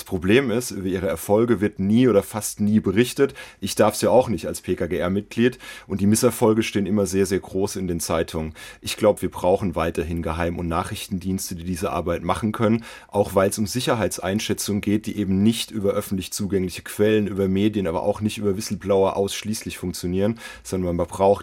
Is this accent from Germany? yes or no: yes; Rhineland-Palatinate, Germany; Ich nehme die Südpfalz auch mal hier als Beispiel. In meiner Heimat sind nur 4% der Dachflächen